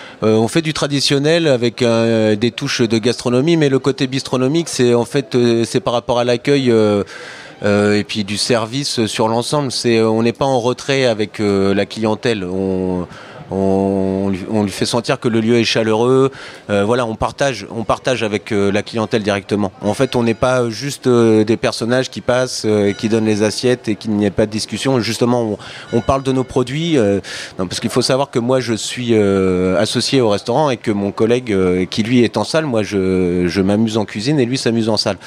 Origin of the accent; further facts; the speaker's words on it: Normandy, France; je suis normand